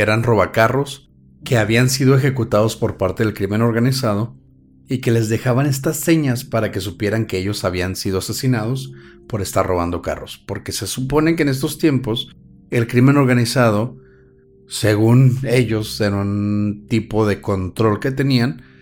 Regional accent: Chihuahua, Mexico; Chihuahua porque somos chihuahuenses.

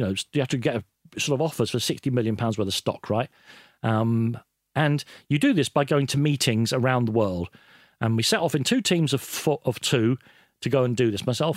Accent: Ireland; I'm Irish.

